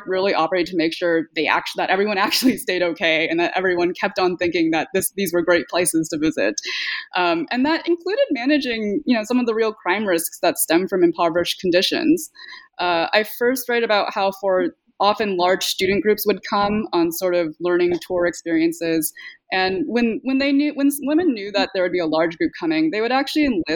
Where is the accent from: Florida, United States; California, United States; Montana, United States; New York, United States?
California, United States; the brand of multiculturalism I grew up in the Bay Area.